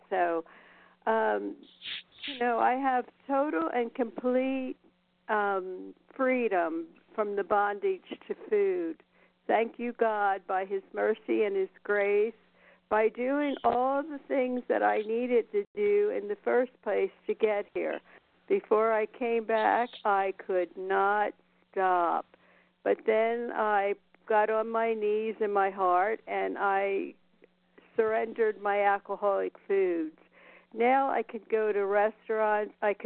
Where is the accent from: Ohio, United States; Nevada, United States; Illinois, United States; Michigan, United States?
Nevada, United States; from Nevada.